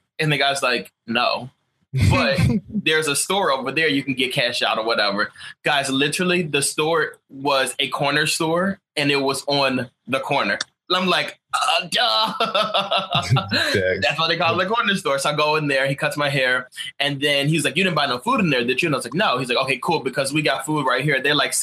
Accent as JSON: {"language": "English", "town": "Philadelphia", "region": "Pennsylvania", "country": "United States", "said": "I'm from the Northeast, Philadelphia. And before that, I lived in the South."}